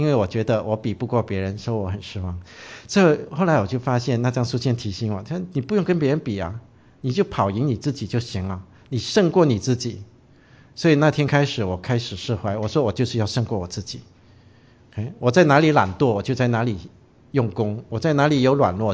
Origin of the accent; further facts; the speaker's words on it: Brunei; also born or lived in Newfoundland, Canada; now in Canada; 因为你知道我是文莱来的，文莱是小池塘啊哈，就是竞争者不多哈